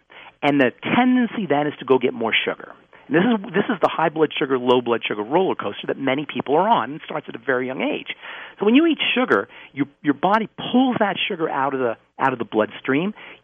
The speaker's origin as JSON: {"language": "English", "region": "New York", "country": "United States", "tie": "born or raised there", "said": "Well, I guess I grew up in New York."}